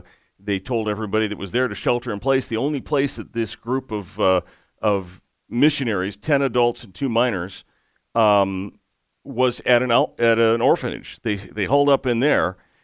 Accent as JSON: {"language": "English", "country": "Madagascar", "tie": "born or raised there", "said": "I was growing up in Madagascar, as we've mentioned before, and we had one of these revolutions."}